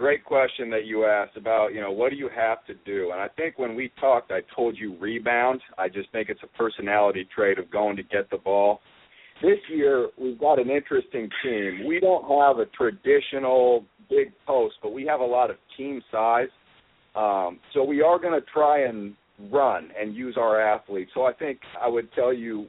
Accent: California, United States; now in Portland, United States; I'm from California, so most of my friends, some of whom are listening tonight, they'd always ask me

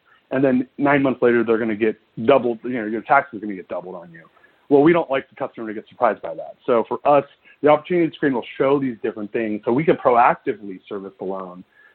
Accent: California, United States; I'm a guy from California, Silicon Valley area

